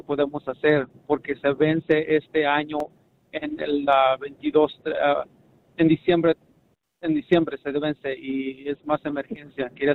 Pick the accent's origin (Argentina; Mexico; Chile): Mexico; Somos de México.